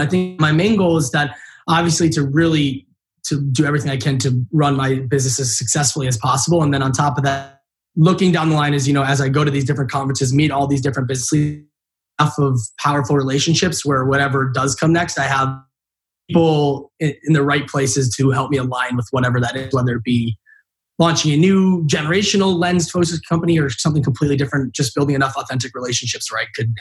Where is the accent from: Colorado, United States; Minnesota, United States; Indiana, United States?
Minnesota, United States; I genuinely did love growing up in Minnesota. I grew up pretty much 25 minutes west of downtown Minneapolis, which is definitely more rural, but it's not like farm country.